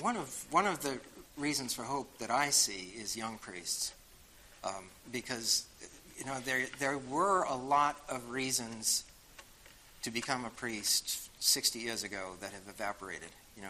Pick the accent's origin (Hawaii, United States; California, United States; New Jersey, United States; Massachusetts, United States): Massachusetts, United States; Boston; accent: Boston; And for years I would give talks and people would hear my Boston accent. I would give talks around the country and people would hear the Boston accent